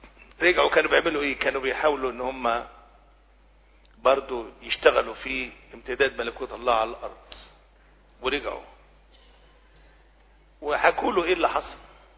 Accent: Egypt; انا ابن مصر

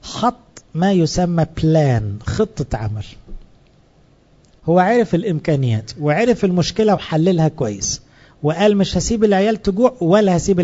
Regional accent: Egypt; انا كمصري متبرمج على الحكومات التعبانة اللي عدت عليا

